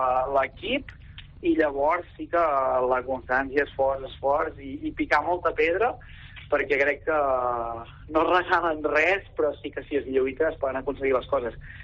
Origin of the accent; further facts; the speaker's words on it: Vic, Catalonia, Spain; que nosaltres som de Vic, som molt de Vic